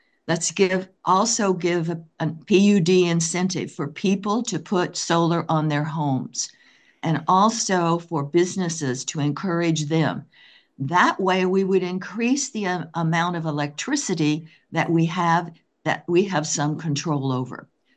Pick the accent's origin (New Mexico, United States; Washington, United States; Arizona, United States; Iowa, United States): Washington, United States; Edmonds; Good afternoon, commissioners. … from Edmonds.